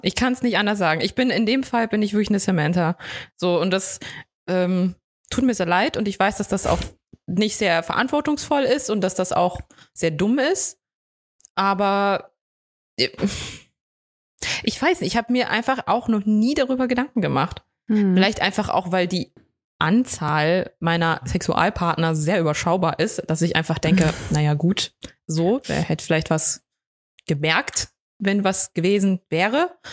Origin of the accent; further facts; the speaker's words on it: Saxony, Germany; ich bin ja nun mal in Sachsen aufgewachsen.